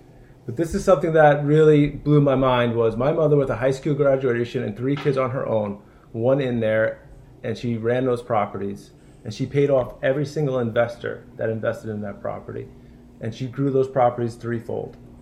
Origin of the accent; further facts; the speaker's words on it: New York City, New York, United States; I grew up in initially in the Bronx, New York. I grew up in the Bronx, so my father was a medical doctor.